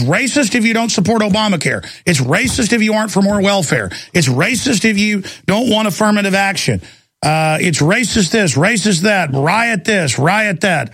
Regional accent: Dallas, Texas, United States; Me, I mean, I grew up in Dallas, Texas. I'm 38 years old.

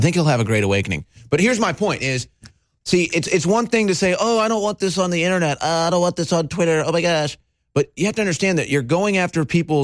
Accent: St. Louis, Missouri, United States; I remember like growing up in St. Louis in the 1998 season

